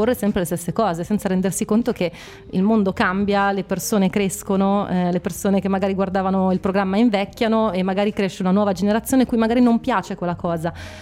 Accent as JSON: {"language": "Italian", "town": "Milan", "region": "Lombardy", "country": "Italy", "said": "io sono di Milano"}